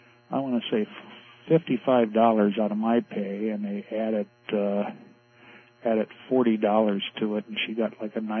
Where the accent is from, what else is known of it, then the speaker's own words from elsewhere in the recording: South Bend, Indiana, United States; I grew up in South Bend.